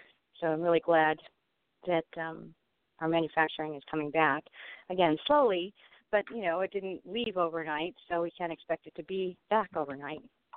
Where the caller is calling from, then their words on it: California, United States; Hi, fine, thank you. I'm calling from Southern California.